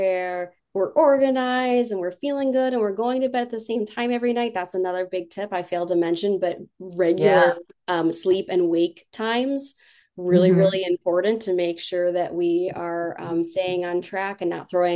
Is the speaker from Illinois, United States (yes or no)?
yes; Illinois, United States; But I grew up outside of Chicago and I know those brutal winters.